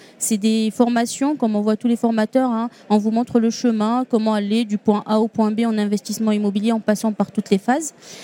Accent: Tunisia; accent: Tunisian; now in Toulouse, France; je suis tunisienne d'origine. Du coup, cet accent, c'est tunisien, même si j'habite à Toulouse, mais c'est pas plutôt toulousain, cet accent.

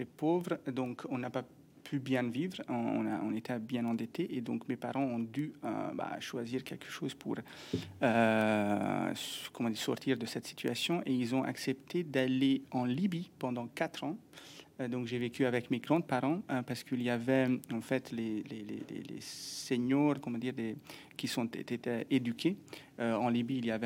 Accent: Transylvania, Romania; born there; first language Hungarian; French is a second language; Non, je suis né en Roumanie. En fait, je suis né dans une famille hongroise, d'origine hongroise. À la maison, on a parlé l'hongrois.

